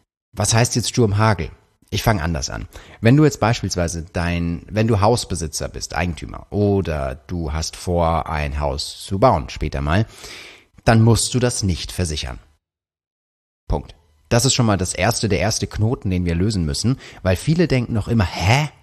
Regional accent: Karlsruhe, Baden-Württemberg, Germany; ich komme aus Karlsruhe und das ist quasi gefühlt so vor der Haustür

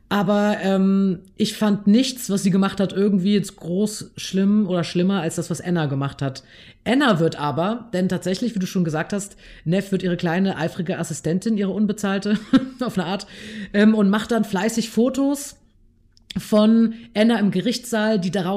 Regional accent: North Rhine-Westphalia, Germany; Ich komme aus NRW.

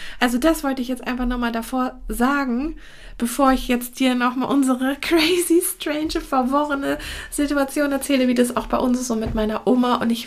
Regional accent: Munich, Bavaria, Germany; now in Hamburg, Germany; Ich bin ja ursprünglich auch aus München

